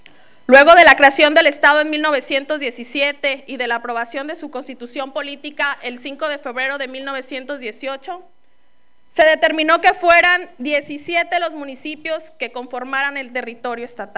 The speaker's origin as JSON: {"language": "Spanish", "region": "Nayarit", "country": "Mexico", "said": "citar a Nayarit, nuestro estado, porque ante todo somos nayaritas y somos mexicanos"}